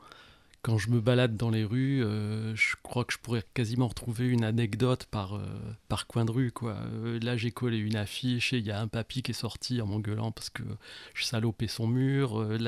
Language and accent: French; Arras, Hauts-de-France, France; moved away as an adult; je suis né à Arras, rue de la République, derrière la gare. Il y a 54 ans, un petit peu plus.